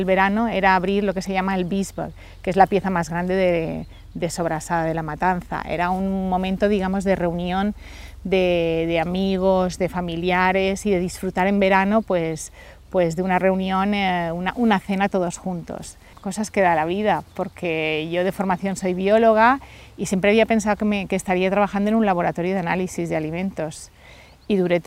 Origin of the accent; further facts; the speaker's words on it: Palma, Balearic Islands, Spain; a lo mejor, la zona norte o las playas de Alcudia para los que somos de Palma